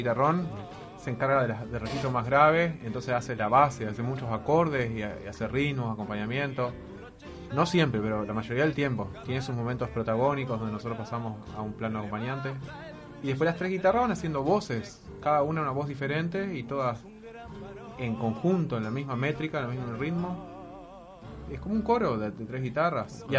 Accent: Paysandú, Uruguay; moved away as an adult; Excepto yo, que soy de Paysandú, claro, yo vine luego del liceo.

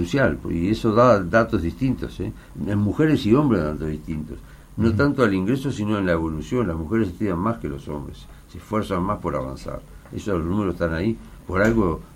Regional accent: Uruguay; ahora nosotros somos uruguayos

